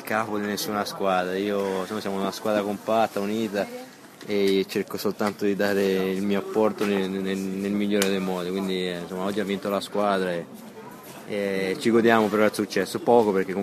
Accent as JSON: {"language": "Italian", "town": "Livorno", "region": "Tuscany", "country": "Italy", "said": "Ma basta che se Pisa sta sotto a noi va sempre bene."}